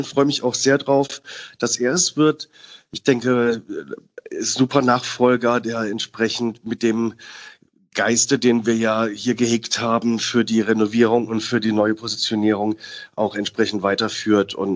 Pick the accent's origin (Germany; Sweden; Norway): Germany; Southern Germany; now in Hamburg, Germany; Ich als Süddeutscher muss ganz klar sagen